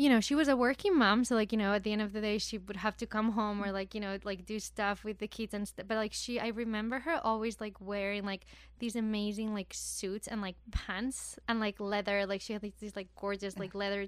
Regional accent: Madrid, Community of Madrid, Spain; English is a second language; So I'm from Spain, from Madrid.

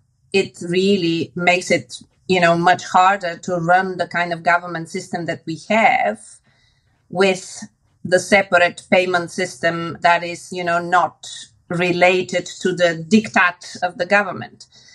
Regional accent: Bulgaria; And bear in mind that I grew up in communism. I was born in Bulgaria when it was communist.

